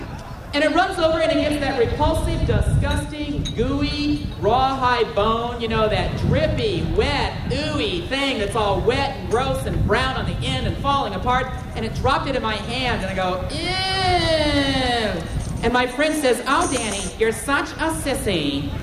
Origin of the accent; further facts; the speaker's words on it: Phoenix, Arizona, United States; Part of it's where I was raised. I was raised in Phoenix.